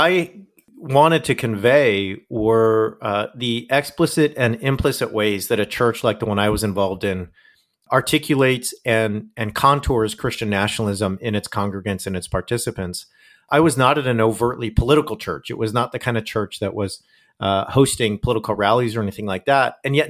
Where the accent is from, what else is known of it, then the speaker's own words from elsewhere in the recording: California, United States; And when I was 14, I got invited to a mega church in town in Southern California where I grew up.